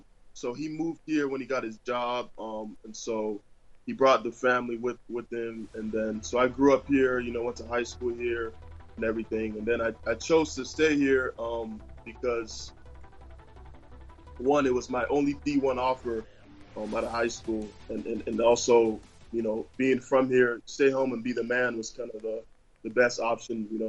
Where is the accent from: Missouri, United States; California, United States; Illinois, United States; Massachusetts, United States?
Illinois, United States; Chicago; I'm from Chicago. I was born there. So getting the chance to go back home is so special.